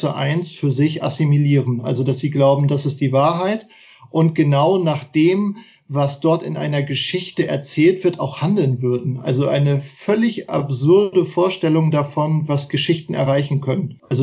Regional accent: West Germany, Germany; Ich bin Wessi, der gerne Ost-TV gesehen hat.

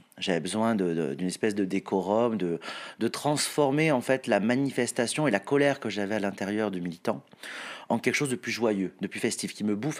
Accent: South, France; je participais à toutes les prides à l'époque à Montpellier, parce que je suis du Sud.

